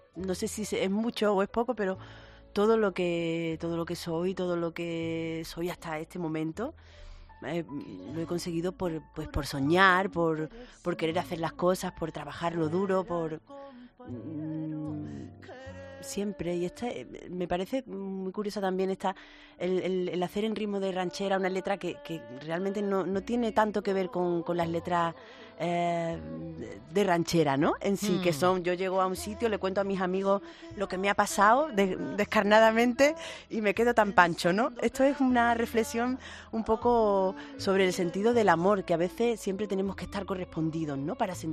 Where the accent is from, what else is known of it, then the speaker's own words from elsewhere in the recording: Málaga, Andalusia, Spain; un besito a mi tierra querida Málaga y a mi barrio